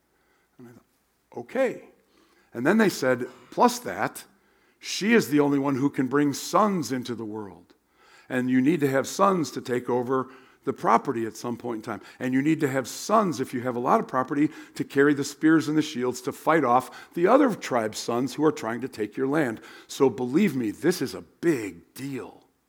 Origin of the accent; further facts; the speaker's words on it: United States; I'm from the United States. We don't do that.